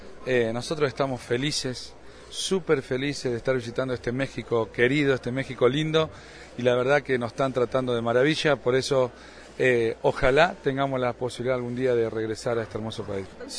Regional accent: San Jorge, Santa Fe, Argentina; Nosotros somos de Santa Fe, somos de San Jorge, provincia de Santa Fe, y en nuestra región el litoral es una región donde se bailan música alegre como el chamamé, la chamarrita, el rajido doble.

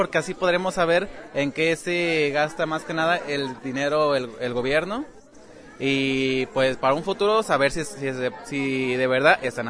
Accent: Ameca, Jalisco, Mexico; como yo de que vengo de Ameca, pues.

